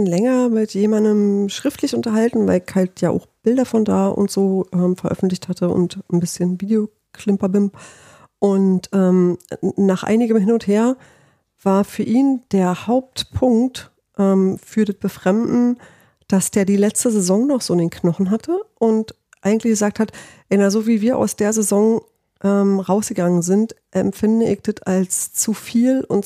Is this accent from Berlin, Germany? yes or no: yes; Berlin, Germany; wir sind Berliner